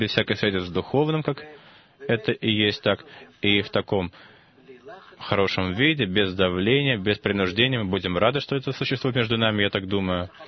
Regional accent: Russia; now in Israel; И что я приехал сюда из России почти 40 лет назад.

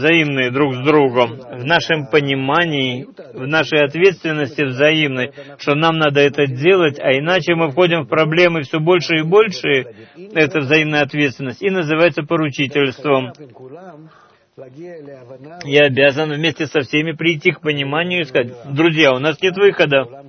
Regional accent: Ashkelon, Southern District, Israel; я из Ашкелона.

